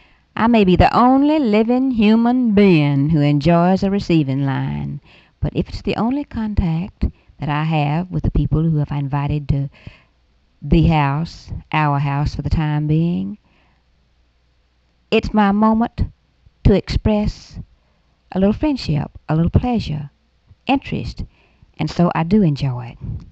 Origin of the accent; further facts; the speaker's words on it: Marshall, Texas, United States; the first person from my hometown of Marshall, Texas, should be Dr. and Mrs. Thomas W. Cole, the president of Wiley College, a Negro.